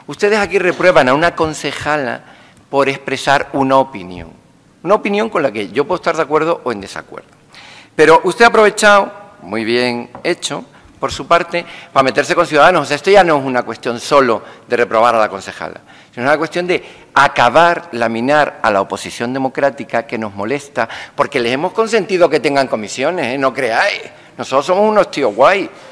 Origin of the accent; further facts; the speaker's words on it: Spain; Soy un español, soy un demócrata